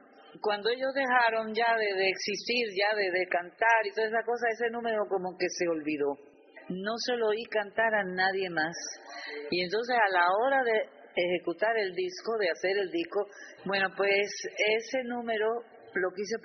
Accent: Cuba; also born or lived in Spain; Yo me acuerdo que mis padres emigraron a España, bueno, siendo ellos españoles, ¿no? Fueron a España porque hubo una mala situación aquí en Cuba y entonces mi padre fue a buscar allí manera de abrirse paso. Y tendría yo en aquel momento pues 9 años o 10 años.

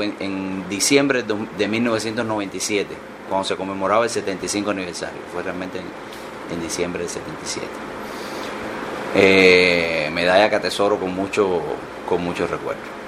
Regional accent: Isabela de Sagua, Villa Clara, Cuba; yo apenas 11 años y mi pueblo, yo soy natural de Isabela de Sagua en Villa Clara

